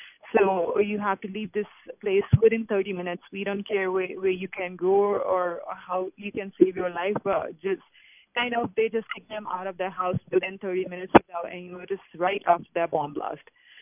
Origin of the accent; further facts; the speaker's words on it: Pakistan; But of course, being Pakistani, I don't think that is any more safe place for our Christian refugees